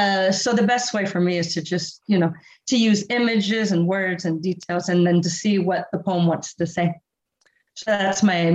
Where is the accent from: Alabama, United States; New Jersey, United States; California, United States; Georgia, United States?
California, United States; Foster City; Karen and I grew up in Foster City, California. We were next door neighbors for most of our life before we both went off to university